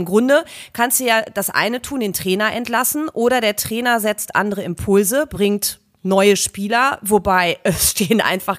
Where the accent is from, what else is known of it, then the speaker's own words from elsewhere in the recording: North Rhine-Westphalia, Germany; meiner Heimat, dem Sauerland, dem Wunderschönen